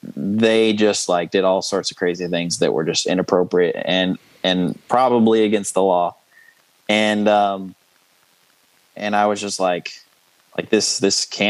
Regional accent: Texas, United States; growing up in Texas, and I think it's because we were in a smaller town.

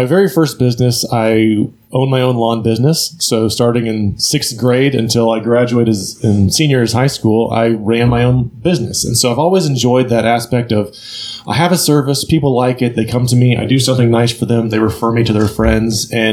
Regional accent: Spring, Texas, United States; now in The Woodlands, United States; So I am from Spring originally, and my high school sweetheart, who I went on to marry, we've always wanted to be up here in the Woodlands.

